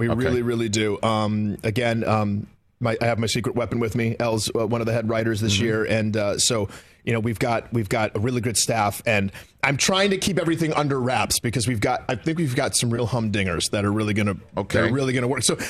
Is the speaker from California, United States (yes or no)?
no; Detroit, Michigan, United States; So we grew up in Detroit